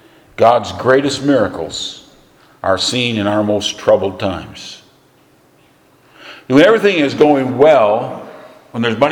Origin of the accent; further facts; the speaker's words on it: United States; now in Canada; but I'm an American. I have to vote in the election coming up.